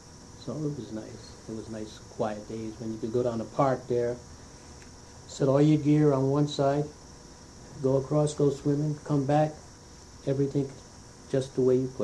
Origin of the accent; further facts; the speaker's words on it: Bridgeport, Connecticut, United States; born there; I was born right here in Bridgeport, Connecticut, on Lindley Street, right across from Mount Grove Cemetery.